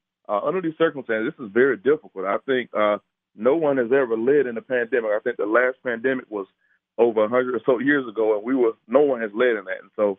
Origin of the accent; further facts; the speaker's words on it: Florida, United States; now in Georgia, United States; No, my home state is Florida, so I am a Florida Marlins fan.